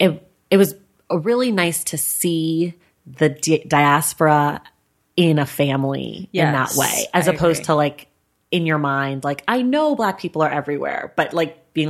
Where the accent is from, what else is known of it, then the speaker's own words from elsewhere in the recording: Oakland, California, United States; also born or lived in New York; you know, I lived in New York and I'm from Oakland and I'm here